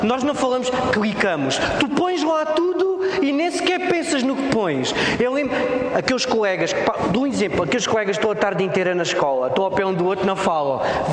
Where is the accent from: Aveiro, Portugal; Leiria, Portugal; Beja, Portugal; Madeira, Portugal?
Beja, Portugal; sou de Beja.